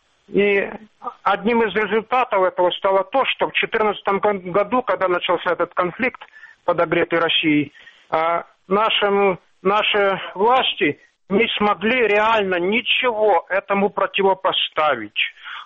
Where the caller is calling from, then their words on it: Sloviansk, Donetsk Oblast, Ukraine; из Славянска.